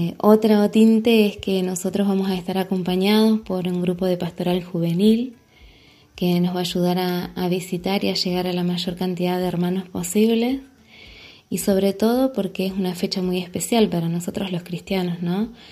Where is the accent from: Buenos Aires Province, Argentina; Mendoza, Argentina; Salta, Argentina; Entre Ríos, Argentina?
Entre Ríos, Argentina; Federal; soy de la Ciudad de Federal, del Centro Norte de la provincia de Entre Ríos.